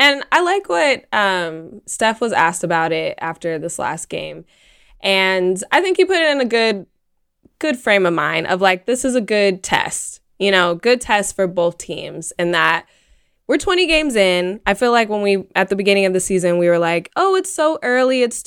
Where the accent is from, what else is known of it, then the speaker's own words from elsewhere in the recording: Chicago, Illinois, United States; I'm basically a Chicagoan. Chicagoan? Chicagoan. That sounds more right.